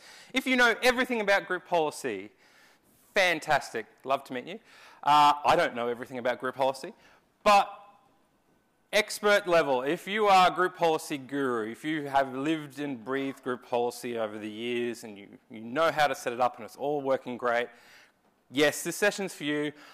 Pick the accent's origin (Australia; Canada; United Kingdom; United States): Australia; Brisbane, Queensland; I'm from Brisbane, so flew in for the conference.